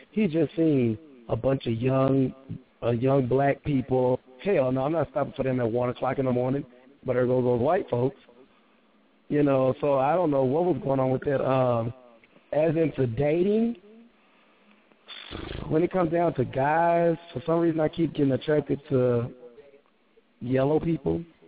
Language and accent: English; Dallas, Texas, United States; I grew up around Hispanic, white, black. I didn't really see racism where I come from in Dallas.